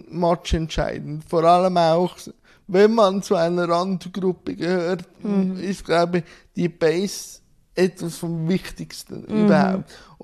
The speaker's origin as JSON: {"language": "German", "region": "Schwyz", "country": "Switzerland", "tie": "born there", "said": "Ich bin im Kanton Schwyz geboren."}